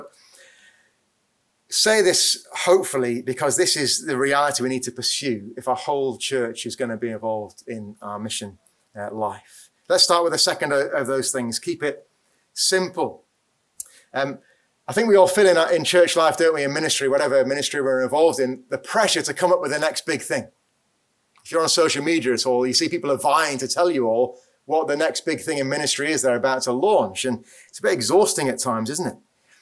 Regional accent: Darlington, North East England, United Kingdom; But I'm from Darlington, I can say that.

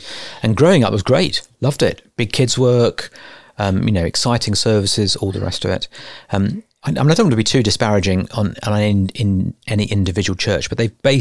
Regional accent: Southend-on-Sea, East of England, United Kingdom; So I grew up in South End, proud to be an Essex boy.

